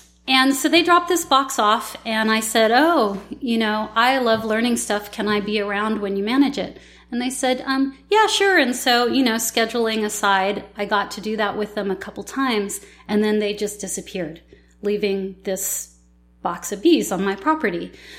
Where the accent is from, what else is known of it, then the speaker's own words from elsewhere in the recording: Berkeley, California, United States; also born or lived in San Francisco / Oakland; I was born at Stanford. I grew up in Berkeley. I spent my young adulthood in San Francisco and my mid-adulthood in Oakland.